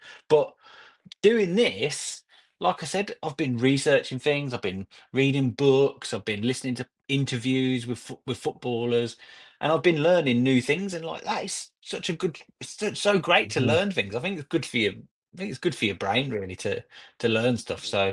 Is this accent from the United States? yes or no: no; Birmingham, West Midlands, United Kingdom; now in Norwich, United Kingdom; So I live in Norwich. Yeah, so I live about, so it's about three and a bit hours to Birmingham. I'm from Birmingham.